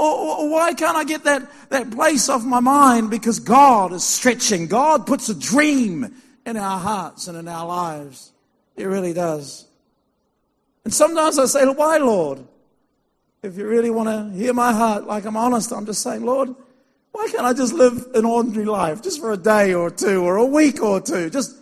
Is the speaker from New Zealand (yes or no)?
yes; Christchurch, Canterbury, New Zealand; Growing up in Christchurch, my dad was a greengrocer, and he converted an old school bus into a mobile shop.